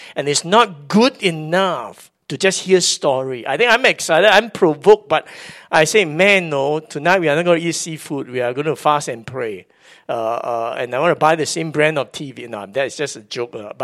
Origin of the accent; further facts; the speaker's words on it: Kansas City, Missouri, United States; now in Singapore; You know, when I came here from Kansas City, God put the dreams in my heart to do 24-7.